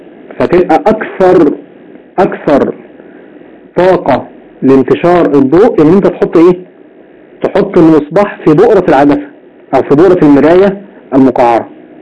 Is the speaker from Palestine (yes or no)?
no; Egypt; اللي هي بيسموها لمبة الجاز عندنا في مصر